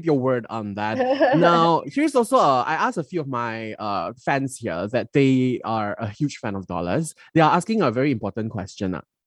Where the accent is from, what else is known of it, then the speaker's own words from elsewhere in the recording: Kuching, Sarawak, Malaysia; I'm from Kuching, by the way.